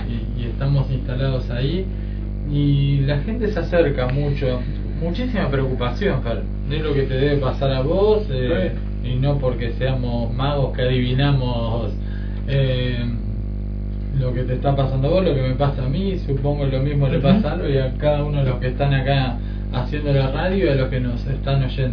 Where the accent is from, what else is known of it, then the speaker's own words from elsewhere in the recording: Argentina; con aquello de lo cual nosotros nos sentíamos orgullosos como argentinos